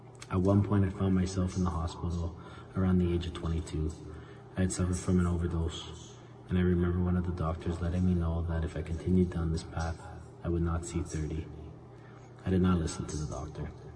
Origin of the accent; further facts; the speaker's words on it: Windsor, Ontario, Canada; I grew up in Windsor, Ontario, with a Roman Catholic background. My grandparents were immigrants from Italy.